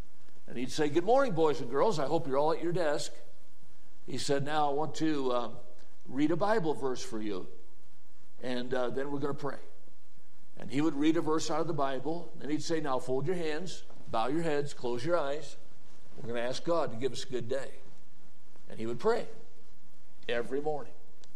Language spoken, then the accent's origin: English; Watertown, Wisconsin, United States; I grew up in Watertown, Wisconsin.